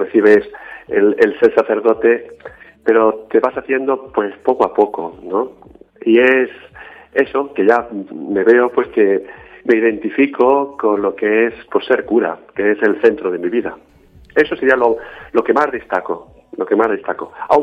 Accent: Moral de Calatrava, Castilla-La Mancha, Spain; pues en mi pueblo, Moral de Calatrava, me hice monaguillo.

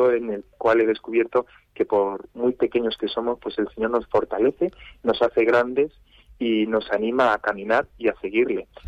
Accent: Viana de la Jara, Spain; un acontecimiento único y grandioso para todo mi pueblo de Viana de la Jara

